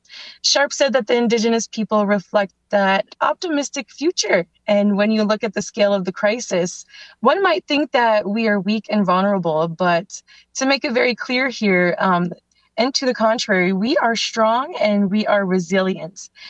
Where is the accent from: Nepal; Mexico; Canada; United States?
United States; North Dakota